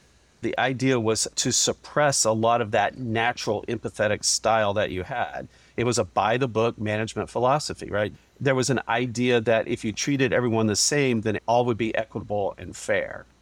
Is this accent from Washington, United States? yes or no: no; Kentucky, United States; I grew up very humbly in Western Kentucky on a working family farm.